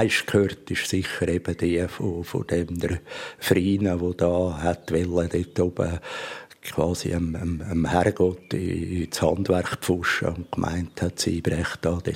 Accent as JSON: {"language": "German", "region": "Glarus", "country": "Switzerland", "said": "Und ja, als Glarner hat man etwa ein bisschen Mühe gehabt damit."}